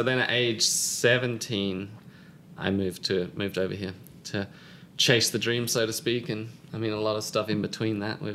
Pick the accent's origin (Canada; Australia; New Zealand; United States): Australia; Yeah, so, I grew up in Australia and just, rode bikes for fun and eventually started racing with my brother at around age 6 and played Aussie rules footy